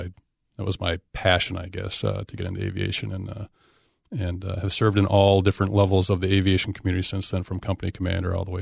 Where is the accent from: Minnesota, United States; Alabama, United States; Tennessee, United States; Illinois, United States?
Minnesota, United States; White Bear Lake; now in Stillwater, United States; graduated from White Bear Mariner. But a little bit of a traitor because I moved from White Bear and ultimately raised my family in Stillwater, Minnesota, and that's where we reside today.